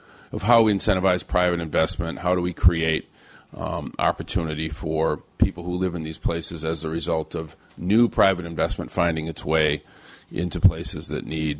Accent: Flint, Michigan, United States; I'm a product of one, my hometown of Flint

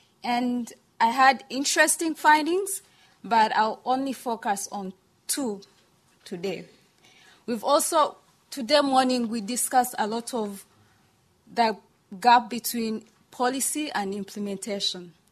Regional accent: Uganda; As a girl growing up in Uganda, I know how empowering and important this can be.

